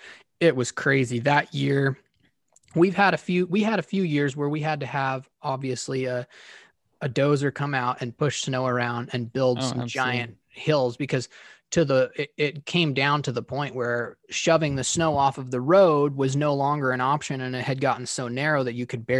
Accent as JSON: {"language": "English", "town": "Rathdrum", "region": "Idaho", "country": "United States", "tie": "born or raised there", "said": "I was born just outside of Rathdrum, Idaho, near just above Twin Lakes, which is halfway between Rathdrum and Spirit Lake. I was born and raised same place, same house."}